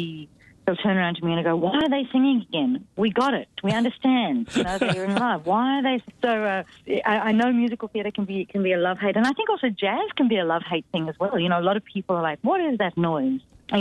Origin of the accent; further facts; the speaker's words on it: South Africa; You know, I'm from South Africa, and the South African influence really informs my music and my musical choices.